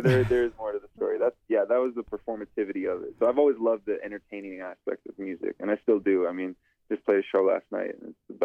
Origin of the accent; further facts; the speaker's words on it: Sioux Falls, South Dakota, United States; I grew up in South Dakota. Grew up on the east side in Sioux Falls, and my whole family's on the western part of the state in Pine Ridge.